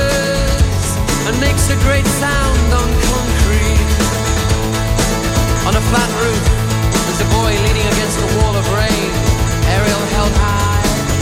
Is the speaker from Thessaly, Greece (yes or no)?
no; Plagiari, Central Macedonia, Greece; Εγώ, παιδιά, μεγάλωσα στο Πλαγιάρι και κατέβαινα κάθε μέρα στο κέντρο για σκέιτ.